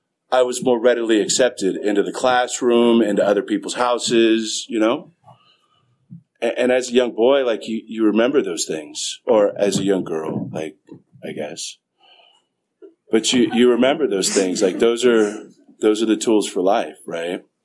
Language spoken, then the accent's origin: English; San Jose, California, United States; So my story, I grew up in San Jose.